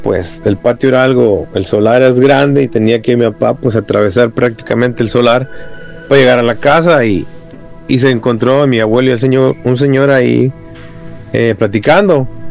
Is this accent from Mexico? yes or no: yes; Ciudad Valles, San Luis Potosí, Mexico; nosotros somos originarios de San Luis Potosí, para ser más exactos, de Ciudad Valles